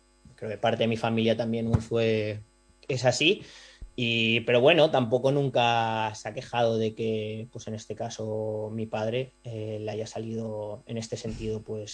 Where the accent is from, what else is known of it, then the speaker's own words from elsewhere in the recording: Navarre, Spain; now in Barcelona, Spain; queda mal decir que hacía un frío de la leche aquí en Barcelona, siendo navarro